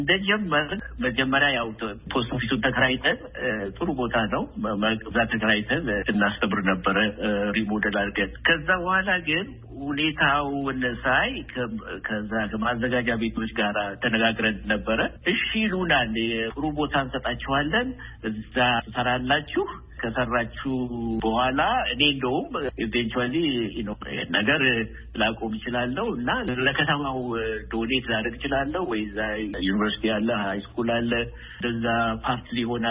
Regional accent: Oromia, Ethiopia; born there; አባቴ ዘመዶቼ ያሳደጉን በኢትዮጵያዊነት ነው። ደፍነትሊ የተወለድኩት ኦሮሞ ኤሪያ ነው። ግን ኦሮሞ ኤሪያም እንኳን አይባልም። ይገርማል። ሁሉ ሰው ያለበት ነበረ። ጉራጌዎች አሉ፣ አማራ አለበት፣ ኢቨን ትግሮችም የተወሰነ ነበሩ።

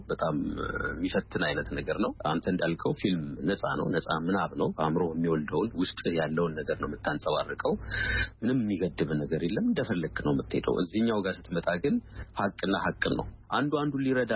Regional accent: Addis Ababa, Ethiopia; ውጭ ሀገር ብኖርም ያደኩት ትልቅ ኮንድረስ ይኖርኩት ኢትዮጵያ ውስጥ ነው አዲስ አበባ ነው

